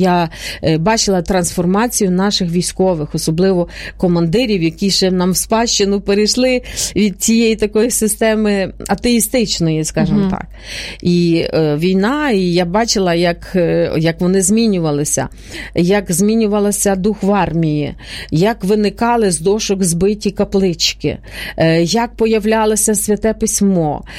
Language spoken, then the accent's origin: Ukrainian; Yavoriv, Lviv Oblast, Ukraine; я ж виросла в Західній Україні, так, і народилася там. І моє таке вже шкільні роки, скажімо, такі усвідомлені роки, вони пройшли в Яворові. Це на самому кордоні з Польщею, це вже останній, фактично, районний центр перед Польською Республікою.